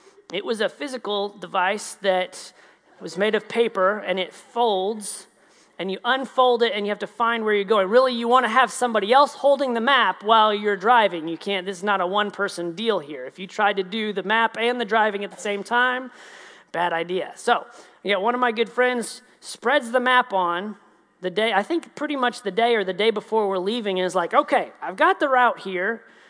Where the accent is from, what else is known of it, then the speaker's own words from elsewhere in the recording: Kansas City, Missouri, United States; born there; Now, I was born in Kansas City